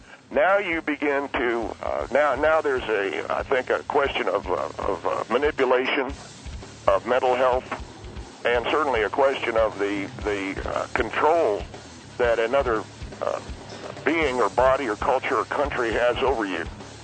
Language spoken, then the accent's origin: English; Tennessee, United States; as a long-time country music fan, I come from Tennessee, and that is the home of great American country music